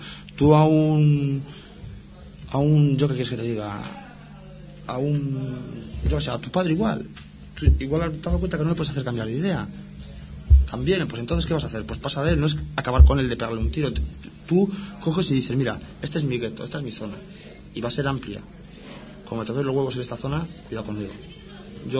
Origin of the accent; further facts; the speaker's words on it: Santurce, Basque Country, Spain; Lo hago yo mucho mejor y soy, pues eso, de Santurce. Y en Santurce una gran basura, es decir, que no es mejor.